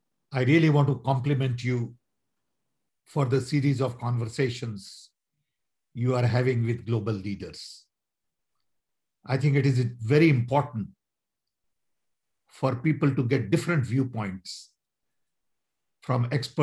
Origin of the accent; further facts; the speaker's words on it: India; now in United States; You know, I'm 80 years old. I was born and raised in 1942 in British Raj.